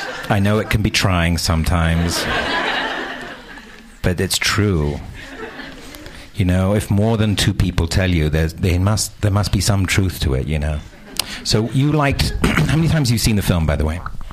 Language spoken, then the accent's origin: English; United Kingdom; I mean, I am British and no one's ever asked me.